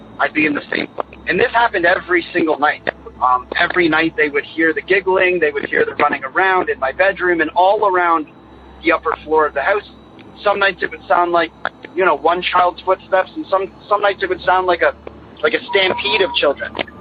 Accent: Ontario, Canada; also born or lived in England; So, I'm from Ontario, Canada, but I lived in England until I was about 8 or 9 years old. And we lived in a very old farmhouse that was originally built in the early 1400s.

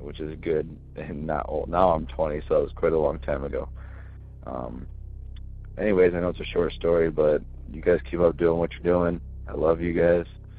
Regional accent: Schoolcraft, Michigan, United States; also born or lived in Kalamazoo; I am from Schoolcraft, Michigan, and I listen to your show every day.

